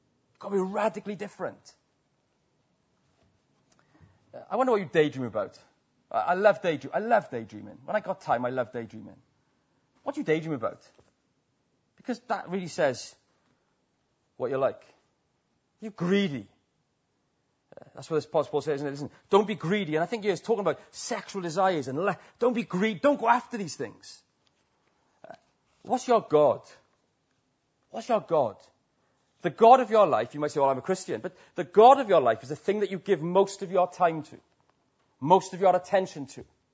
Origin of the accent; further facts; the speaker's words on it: Wales, United Kingdom; I love Wales. And I'm Welsh.